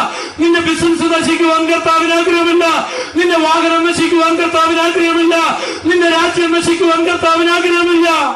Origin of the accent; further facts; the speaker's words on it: Kochira, Kerala, India; എൻ്റെ പ്രിയപ്പെട്ട ഗ്രാമമായ കൊച്ചിറയിൽ, ഞാൻ വളർന്ന എൻ്റെ ഭവനത്തിനടുത്തൂടെ, എൻ്റെ ദേശത്തിൻ്റെ വീടിനടുത്തൂടെ